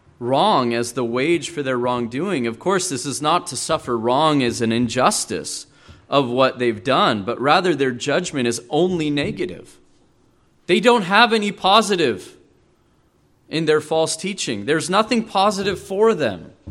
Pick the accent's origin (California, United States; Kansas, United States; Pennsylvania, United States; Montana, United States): Montana, United States; I'm from Montana.